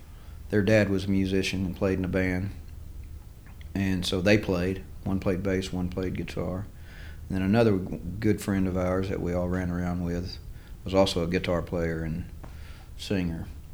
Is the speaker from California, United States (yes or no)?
no; Georgetown, Texas, United States; born there; I'm from just outside of Austin. I was born in a town called Georgetown, which is just north.